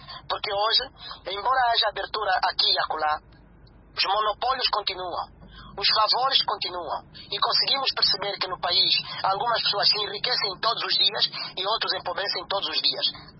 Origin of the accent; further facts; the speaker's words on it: Angola; A nossa desconfiança enquanto angolanos é a mesma desconfiança que existe na Suíça